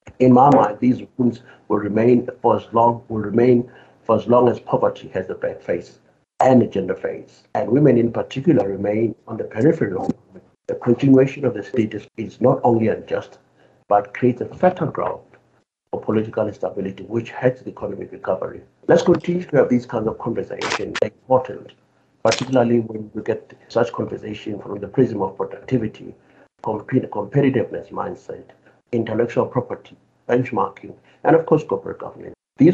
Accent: South Africa; As a country, as a South African, for that matter, we need to be deliberate

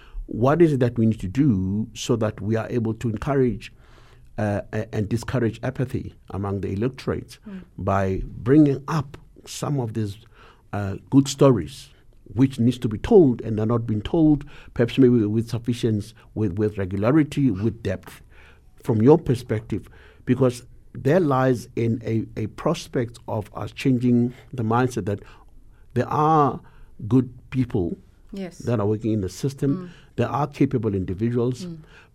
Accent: South Africa; we should all be, you know, patriotic as South African first, as Africans, as South Africans.

